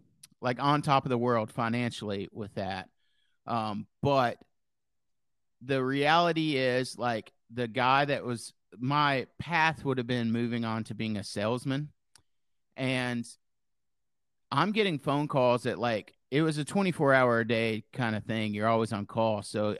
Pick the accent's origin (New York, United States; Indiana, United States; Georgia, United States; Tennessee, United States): Tennessee, United States; Nashville; also born or lived in Minnesota; I'm from Nashville, and we moved to Minnesota. So that was like another rebirth and a start over. And we lived there for about 3 years, and it was way too cold. So now we moved back to Nashville